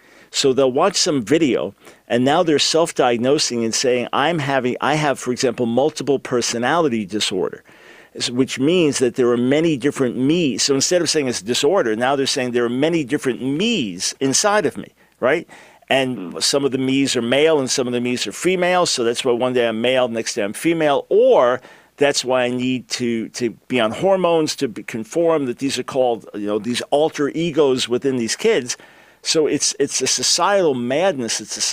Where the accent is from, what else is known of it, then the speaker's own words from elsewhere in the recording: New York, United States; And I love that New York spirit. That's my hometown.